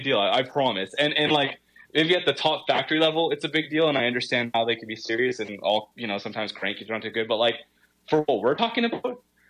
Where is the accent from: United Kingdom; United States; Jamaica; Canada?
Canada; Kaministiquia, Ontario; I was born in Thunder Bay. I grew up in a small little township called Kaministiquia.